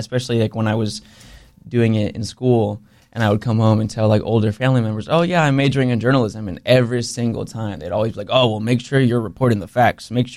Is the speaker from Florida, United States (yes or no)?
yes; Jacksonville, Florida, United States; I do feel fortunate that I grew up in Avondale, like Riverside, Murray Hill are all kind of connected.